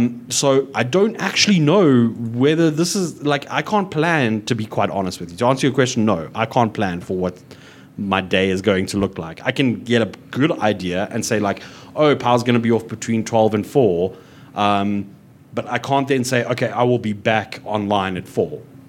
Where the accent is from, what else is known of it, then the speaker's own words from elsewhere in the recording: South Africa; like, what am I supposed to do as a South African?